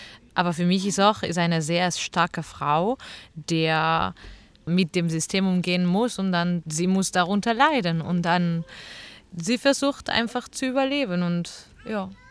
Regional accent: Catalonia, Spain; German is a second language; ich komme aus Katalonien und ich freue mich, hier dabei zu sein.

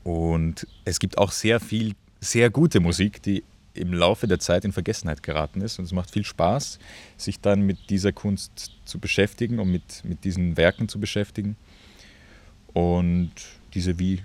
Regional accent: Vienna, Austria; Ich komme aus Wien und studiere auch dort.

